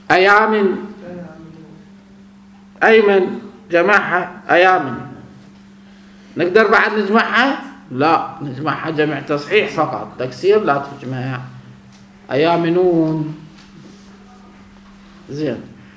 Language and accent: Arabic; Egypt; انا قانوني مصري